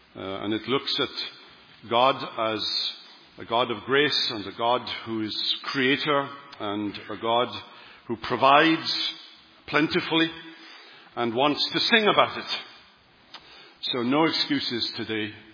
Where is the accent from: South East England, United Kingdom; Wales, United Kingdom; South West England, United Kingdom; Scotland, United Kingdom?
Wales, United Kingdom; my hometown in Wales.